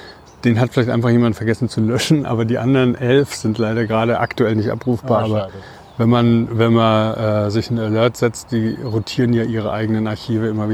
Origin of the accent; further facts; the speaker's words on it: Spessart, Germany; Für Leute, die halt irgendwie den Spessart so ein bisschen kennen. Ich komme aus der Gegend.